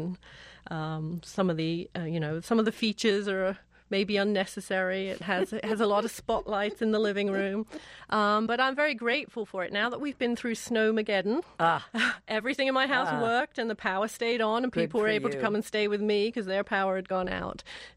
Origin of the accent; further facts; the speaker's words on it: England, United Kingdom; now in United States; the fact that I have two homes, that I'm very at home in the United States and also very proud of being an English woman.